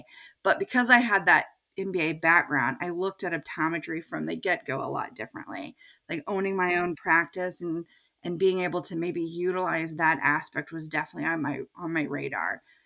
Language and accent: English; Texas, United States; So I grew up in Texas.